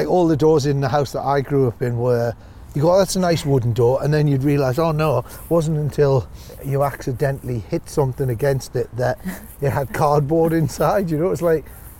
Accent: North East England, United Kingdom; Growing up in Northumberland, that's probably your money goes a bit further, you know, so.

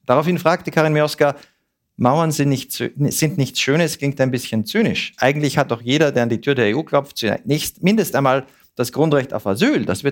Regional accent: Switzerland; Das wollen wir als Schweizer ja auch nicht, dass unsere Polizei sich so verhält.

